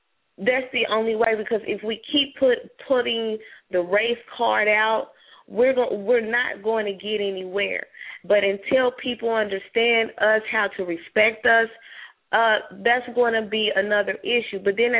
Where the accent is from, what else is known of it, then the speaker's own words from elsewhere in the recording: Kansas City, Missouri, United States; now in Lexington, United States; I am from Kansas City, Missouri, now residing in Lexington, Missouri.